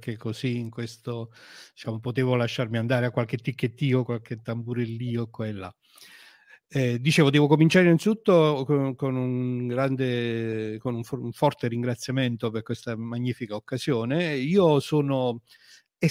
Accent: Avellino, Campania, Italy; Sì, allora, io sono di Avellino, sono un avellinese.

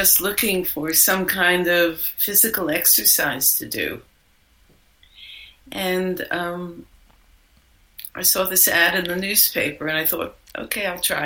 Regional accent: Brooklyn, New York, United States; And I don't know why, because I grew up in Brooklyn. I didn't know anyone who had ever been to India.

